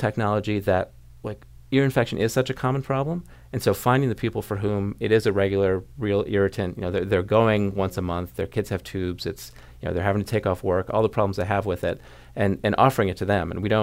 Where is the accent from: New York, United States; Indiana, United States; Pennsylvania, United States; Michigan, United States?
Michigan, United States; I'm from Michigan, if it's the middle of the winter